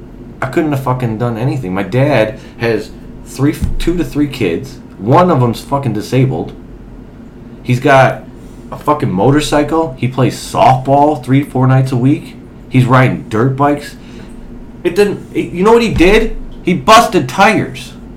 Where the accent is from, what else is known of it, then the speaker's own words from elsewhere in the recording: Holly, United States; Because I grew up in Holly, and I lived in Holly. And I was there in Holly